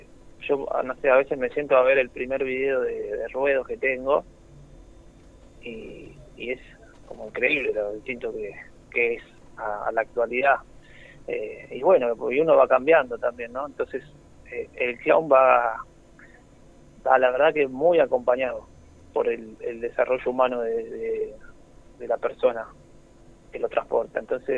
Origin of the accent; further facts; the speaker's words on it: Buenos Aires, Argentina; Yo soy de Buenos Aires, ahora vivo en tantos lugares, y estoy de pasada por aquí.